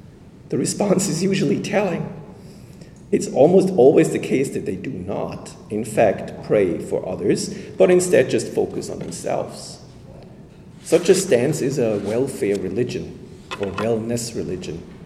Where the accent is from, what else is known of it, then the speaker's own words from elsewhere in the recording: Germany; I am from Germany